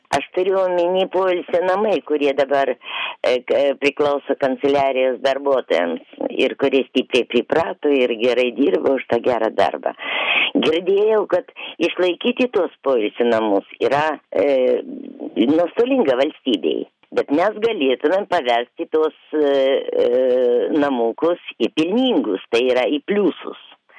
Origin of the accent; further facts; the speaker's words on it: Vilnius, Vilnius County, Lithuania; ir aš esu iš Vilniaus.